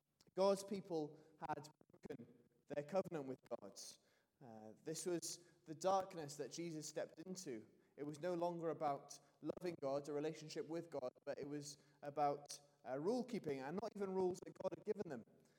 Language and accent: English; London, United Kingdom; I grew up in London, in the Ends, as they call it.